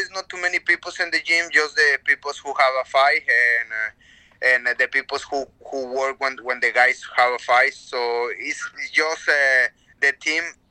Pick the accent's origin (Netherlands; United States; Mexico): Mexico; I'm from Mexico.